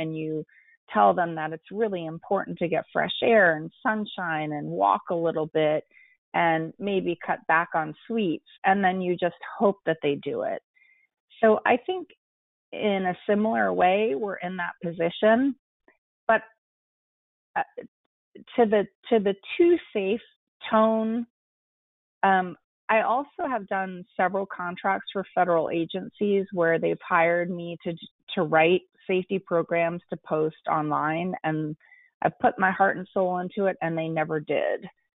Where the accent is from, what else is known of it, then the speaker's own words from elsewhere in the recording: Washington, District of Columbia, United States; So Washington, D.C. is my hometown.